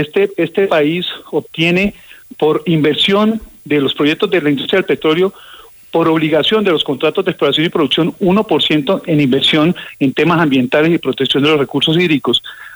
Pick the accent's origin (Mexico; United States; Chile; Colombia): Colombia; somos colombianos.